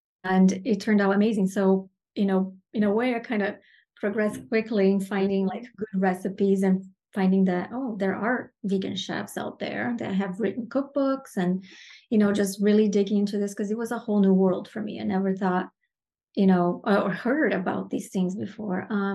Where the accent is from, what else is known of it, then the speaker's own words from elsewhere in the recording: Brazil; English is a second language; because I grew up in a very meat-centered culture. I grew up in Brazil.